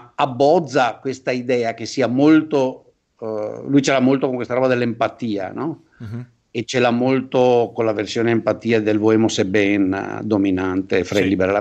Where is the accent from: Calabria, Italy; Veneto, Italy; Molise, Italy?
Veneto, Italy; io da buon veneto